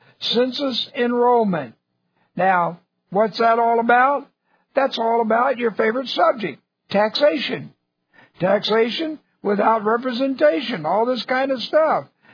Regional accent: Texas, United States; that's a strong statement for me being a Texan to admit.

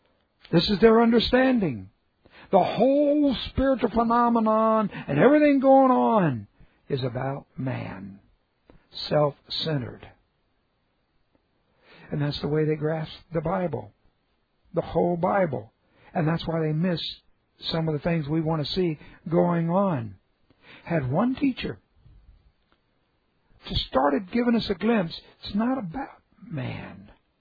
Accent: Houston, Texas, United States; also born or lived in California; People, I've grown up in a church. I've just grown up in church. We moved to Houston from California, and I was 3 or 4, and started going to my grandparents' denominational church.

